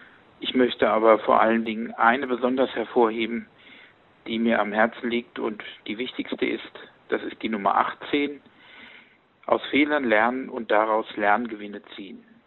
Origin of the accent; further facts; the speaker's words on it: Schlangenbad, Hesse, Germany; Ich komme aus Deutschland, Flangenbad, Land Hessen.